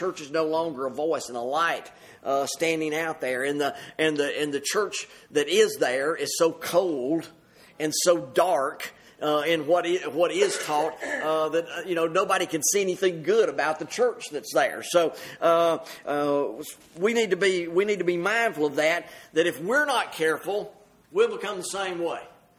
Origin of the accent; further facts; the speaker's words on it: Mississippi, United States; The dirt roads I grew up on in Mississippi, they were grand highways compared to some of the things I've ridden on over there.